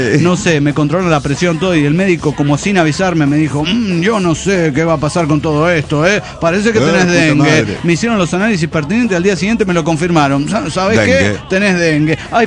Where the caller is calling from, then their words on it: Renton, Washington, United States; de Renton, Washington.